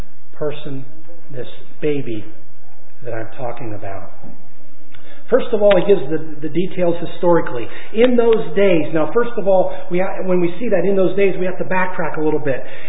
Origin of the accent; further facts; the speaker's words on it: United States; born there; And on the birth certificate are geographic facts, that I was born in the Muncie Valley Hospital.